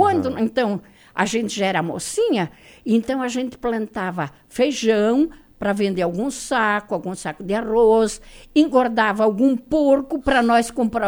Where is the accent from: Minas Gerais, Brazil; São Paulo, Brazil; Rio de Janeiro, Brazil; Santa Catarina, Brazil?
Santa Catarina, Brazil; Urussanga; Nasci ali no Rio Carvão. Carvão. E estou morando ainda ali, no mesmo lugar.